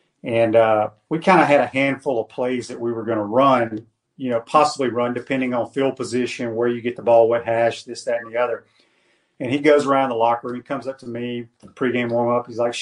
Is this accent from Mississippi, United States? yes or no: yes; Mississippi, United States; Well, what's interesting, I grew up in the Mississippi Delta as well. My dad was a high school coach there.